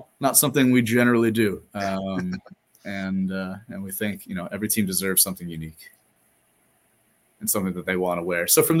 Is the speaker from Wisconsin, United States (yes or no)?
yes; Madison, Wisconsin, United States; I am from the Madison, Wisconsin area.